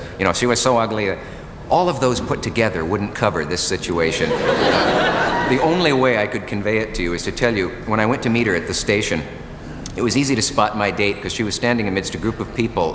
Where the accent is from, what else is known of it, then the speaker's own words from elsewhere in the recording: Nebraska, United States; I always hasten to add when people hear that about me, that I come from Nebraska.